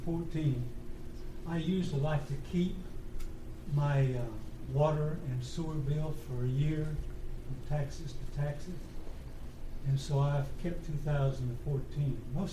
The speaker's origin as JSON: {"language": "English", "region": "Illinois", "country": "United States", "said": "I would like to thank the commissioners and the representative from Carolina Waters out of my home state of Illinois for coming down here"}